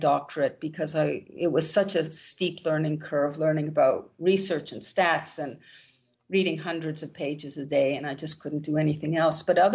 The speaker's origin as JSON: {"language": "English", "town": "Montreal", "region": "Quebec", "country": "Canada", "said": "I'm originally from Montreal, Canada, which is a bilingual province, which immediately got me very interested in language and other cultures."}